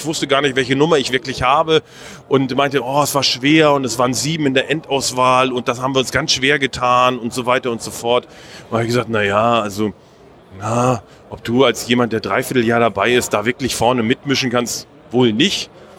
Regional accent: Seevetal, Lower Saxony, Germany; Ich komme aus Seevetal, das liegt in der, südlich von Hamburg, in der Nähe von Hamburg.

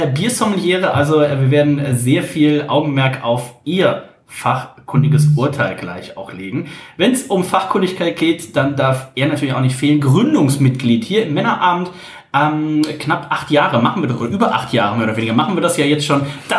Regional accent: Wermelskirchen, North Rhine-Westphalia, Germany; born there; Und zwar ist die Dellmanns Brauerei aus meinem Geburtsort, aus Wermelskirchen.

